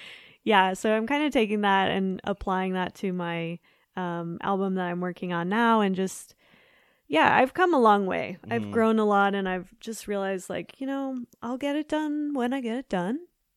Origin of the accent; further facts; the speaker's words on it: Denver, Colorado, United States; I will say, so I'm from Denver originally